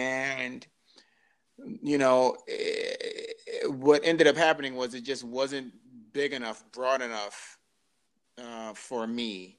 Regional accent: Baltimore, Maryland, United States; also born or lived in New York; I live in Baltimore. I grew up in Baltimore. I'm originally from New York, and I kind of claim them both as home.

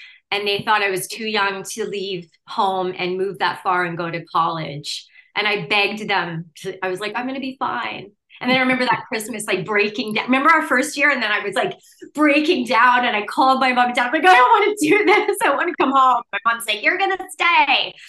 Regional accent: Moose Jaw, Saskatchewan, Canada; And I grew up in Moose Jaw, Saskatchewan, right? Middle of Canada, and a prairie girl.

